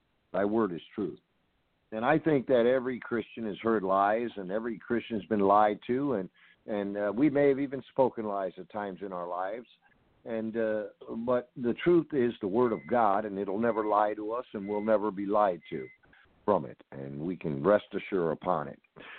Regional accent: Imperial Beach, California, United States; I'm down here from Imperial Beach, California, the most southwest city of the United States of America, in California.

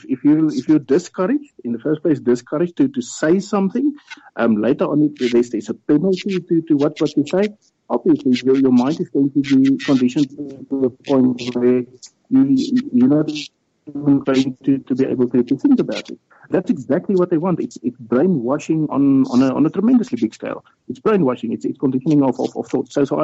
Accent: South Africa; For me as a South African, it's impossible to believe that we are not even that newsworthy.

